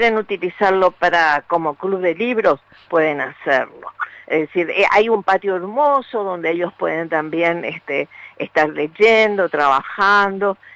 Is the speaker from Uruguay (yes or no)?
yes; Uruguay; now in Argentina; yo me crié en el Uruguay, por el exilio de mi padre, obviamente, en la Argentina